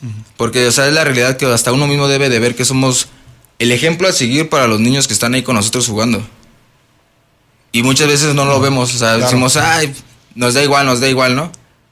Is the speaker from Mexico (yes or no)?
yes; San José del Alto, Querétaro, Mexico; De San José del Alto.